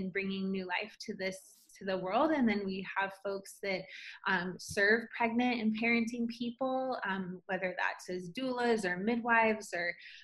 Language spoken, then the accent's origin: English; South Dakota, United States; I am Sisseton Wahpeton from South Dakota